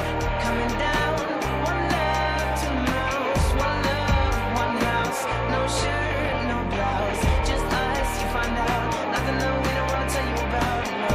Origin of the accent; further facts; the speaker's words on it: Newbury Park, California, United States; I grew up in Newbury Park, California. It's like a little suburban area, about 40 minutes outside of Los Angeles.